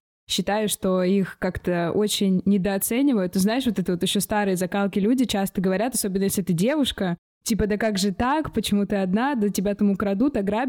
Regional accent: Omsk, Omsk Oblast, Russia; я просто сама из Омска

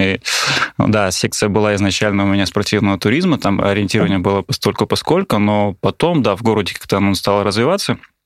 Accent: Belogorsk, Amur Oblast, Russia; Я из Приамурья, это вот Благовещенск, Белогорск. Да, город Белогорск у меня.

